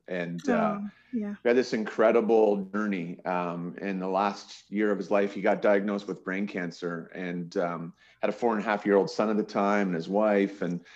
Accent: Calgary, Alberta, Canada; And I'm from Calgary, Alberta, and in Canada, and only 1 in 4 people were born and raised here.

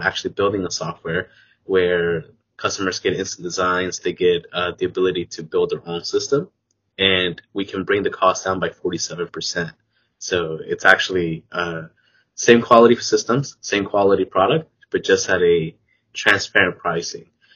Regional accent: North Carolina, United States; But I'm from the United States, from the East Coast of North Carolina.

